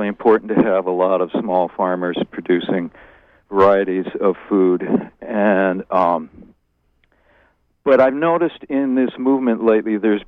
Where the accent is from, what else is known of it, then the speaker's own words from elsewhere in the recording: Bangor, Maine, United States; I grew up in Bangor. I went away to school, and I came back in 1971.